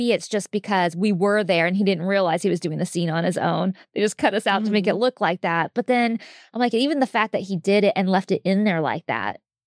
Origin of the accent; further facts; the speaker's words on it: Lodi, United States; when I was younger, we grew up in town in Lodi, like till I was 9. And then we moved out to the country with my stepdad